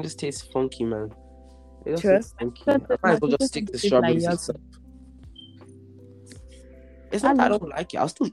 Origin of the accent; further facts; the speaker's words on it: Ireland; I'm Irish. Ireland is in Europe.